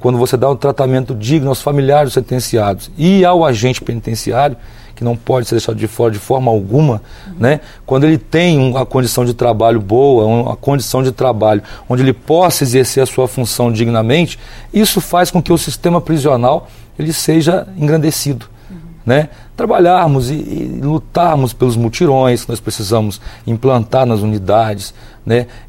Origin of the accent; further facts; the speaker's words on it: Juiz de Fora, Minas Gerais, Brazil; Eu sou de Juiz de Fora, sou nascido e criado em Juiz de Fora. Estou estabelecido também em Belo Horizonte